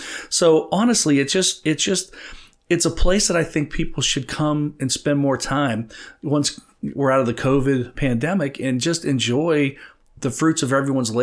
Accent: Brookfield, Ohio, United States; I grew up in Brookfield, Ohio.

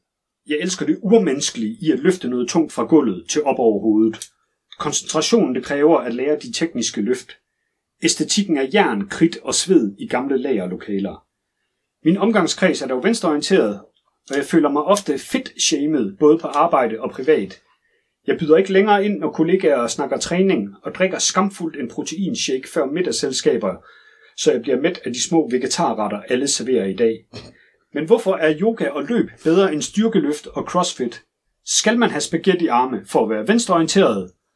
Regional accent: Aarhus, Central Denmark Region, Denmark; Det skal jo siges, at altså, vi er jo fra Vejlby, ikke også?

